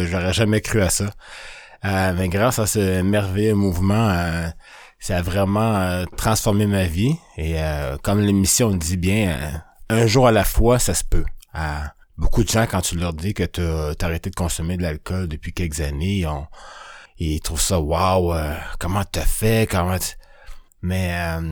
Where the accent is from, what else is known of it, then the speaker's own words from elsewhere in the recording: Quebec, Canada; je suis d'origine africaine. J'ai grandi ici au Québec, je suis arrivé à 3 ans, fait que si vous faites le calcul, là, ça fait 45 ans qu'on est ici. On est arrivé comme des réfugiés, nous ici au Canada.